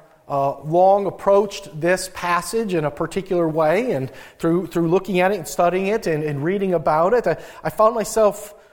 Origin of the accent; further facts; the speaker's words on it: Midwest, United States; now in Maine, United States; In my house, in my family, growing up in the Midwest, my parents did not speak French.